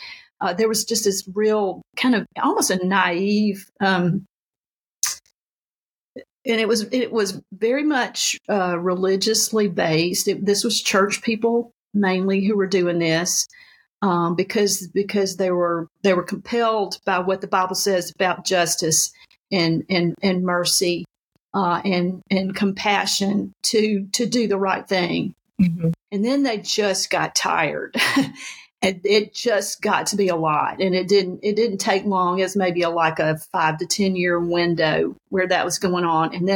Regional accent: the South, United States; you're kind of proud of being a Southerner, and it's kind of a, you grow up thinking, oh, I love being in the South

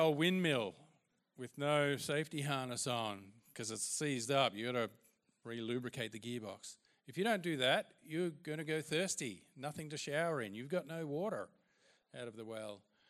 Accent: Victoria, Australia; I grew up in Gippsland on a 1,500-acre farm. It was pretty dry and dusty, not many people around, lots of sheep, lots of cattle, lots of flies.

